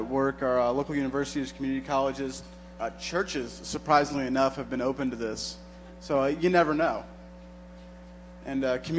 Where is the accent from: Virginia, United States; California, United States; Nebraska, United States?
Virginia, United States; Newport News; I tried to start one in my hometown of Newport News, Virginia.